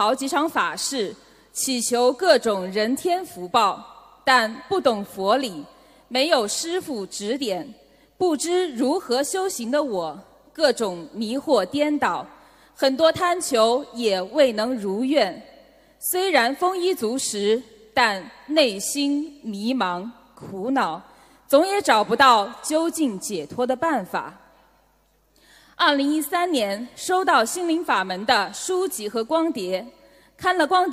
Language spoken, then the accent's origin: Chinese; China; 我来自中国，学佛前是一个名副其实的享乐派